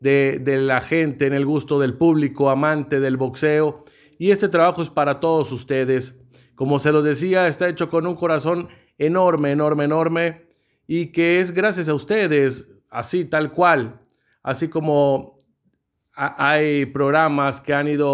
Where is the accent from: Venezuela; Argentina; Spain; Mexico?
Mexico; Ciudad Madero, Tamaulipas; Estábamos ahí hace unos ya varios años en la cuadra ahí donde crecí, en Ciudad Madero, Tamaulipas, ahí con mis cuates, Adrián, Polo, Aldo, el Matute y otros cuantos balagardos ahí reunidos como cada tarde entre semana.